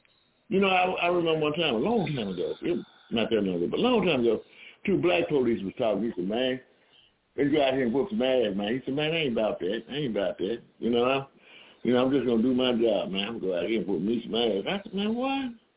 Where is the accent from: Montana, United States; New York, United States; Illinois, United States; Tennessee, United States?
Tennessee, United States; Memphis; Y'all talking about my hometown now.